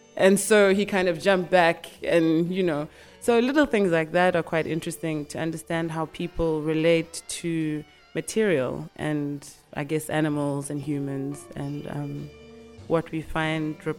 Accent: Eswatini; now in Cape Town, South Africa; I am an artist from Swaziland, but I live in Cape Town at the moment.

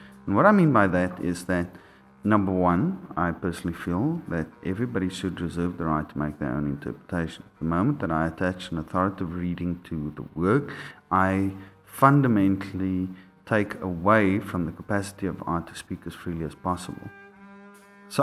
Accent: Boksburg, Gauteng, South Africa; approximately 2 years ago, I moved to Johannesburg. I grew up in Boksburg, which was a notorious right-wing white area in South Africa during apartheid. Grew up there, moved to Pretoria, moved back to Johannesburg.

